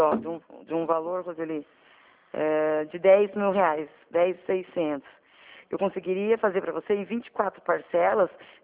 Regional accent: Capivari, São Paulo, Brazil; Eu sou da cidade de Capivari

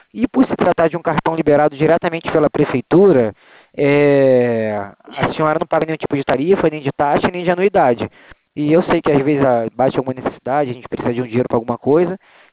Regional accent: Rio de Janeiro, Brazil; eu sou aqui do Rio de Janeiro mesmo

